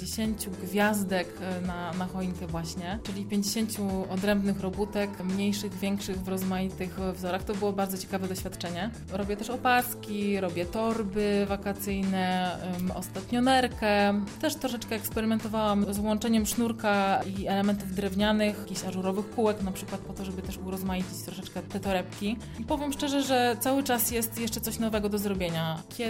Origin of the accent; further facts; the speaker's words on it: Międzyrzecz, Lubusz Voivodeship, Poland; w Międzyrzeczu, w mojej rodzinnej miejscowości, zorganizowała zajęcia dla dzieci